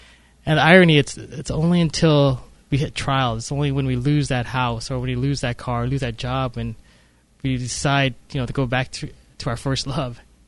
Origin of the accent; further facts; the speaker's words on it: United States; Being a Filipino American, I grew up here in the States. My parents obviously grew up in the Philippines